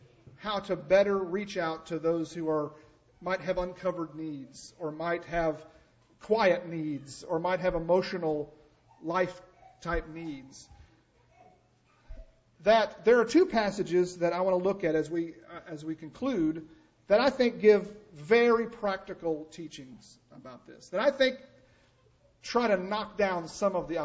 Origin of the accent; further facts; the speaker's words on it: United States; And I feel like that as an American, that with all of the blessings that I've had throughout my life